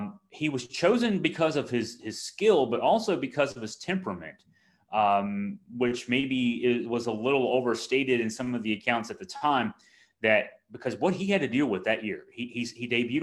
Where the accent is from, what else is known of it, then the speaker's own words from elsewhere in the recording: Virginia, United States; We grew up in Augusta County. Augusta County is 95.01% white.